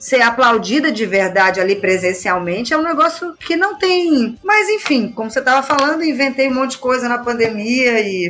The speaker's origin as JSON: {"language": "Portuguese", "country": "Brazil", "said": "a gente é brasileiro, né?"}